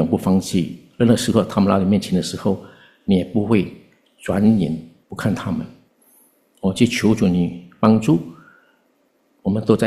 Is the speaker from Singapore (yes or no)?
yes; Singapore; 我们新加坡人不结婚，其中的原因是拿不到房子